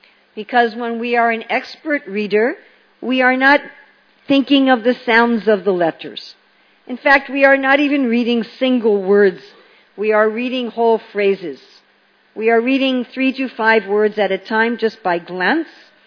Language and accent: English; New York City, New York, United States; my natural speech is very fast. I'm from New York City. Everybody there is, everything is fast.